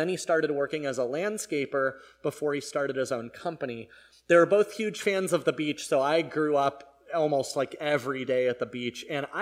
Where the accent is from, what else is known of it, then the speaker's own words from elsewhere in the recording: San Diego, California, United States; born there; I was born in San Diego to two wonderful, young, energetic parents who had gotten married a couple years earlier in a Catholic church on a hill.